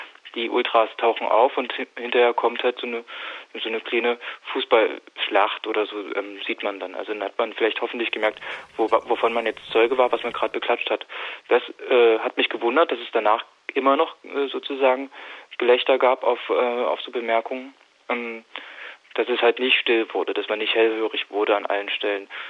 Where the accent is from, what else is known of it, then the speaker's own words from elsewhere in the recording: Halle, Saxony-Anhalt, Germany; Also ich komme aus Halle